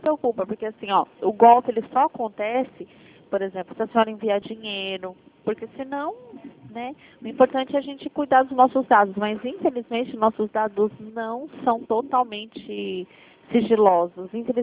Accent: São Paulo, Brazil; Sim, eu sou de São Paulo, da região de Campinas.

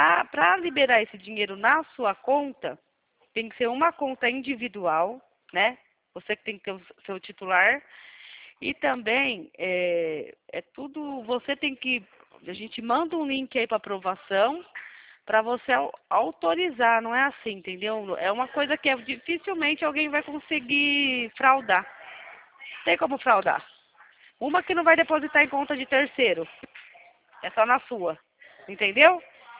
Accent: Atibaia, São Paulo, Brazil; A gente é daqui de Atibaia, conhece? Perto de São Paulo?

